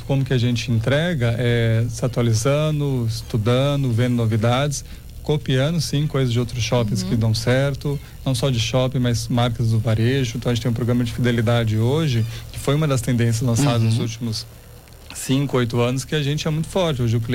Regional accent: São Paulo, Brazil; quando eu era pequeno em São Paulo

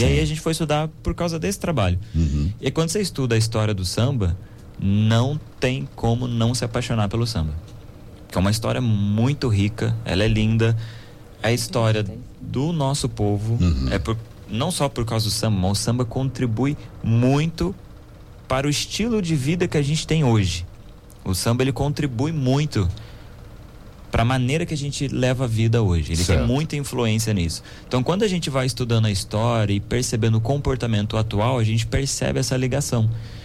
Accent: Brazil; eu nasci e cresci no Campo do Galvão, na escola de samba acadêmicos do Campo do Galvão.

